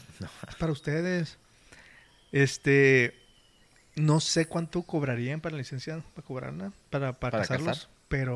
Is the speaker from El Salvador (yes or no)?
no; Deming, New Mexico, United States; also born or lived in Juárez, Mexico / Columbus, United States; yo crecí en Deming, Nuevo México.